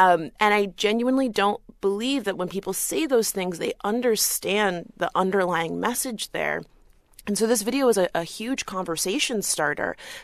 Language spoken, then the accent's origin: English; Florida, United States; my experiences growing up in South Florida when I was often in spaces where I was the only Black person